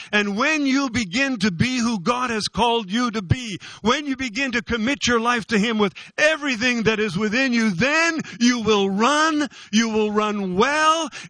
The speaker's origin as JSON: {"language": "English", "town": "Red Lake", "region": "Ontario", "country": "Canada", "tie": "born or raised there", "said": "When I was a little boy growing up in Red Lake"}